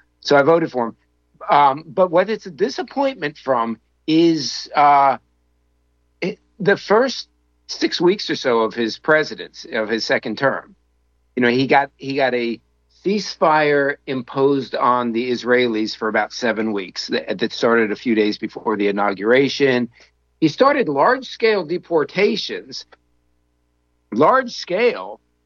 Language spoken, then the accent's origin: English; United States; And that, as an American – it doesn't bring me pleasure to say that.